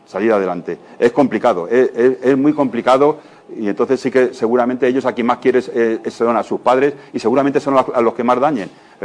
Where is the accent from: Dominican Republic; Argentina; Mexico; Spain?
Spain; Castile and León; me acuerdo que en mi pueblo, uno que es de pueblo y de Segovia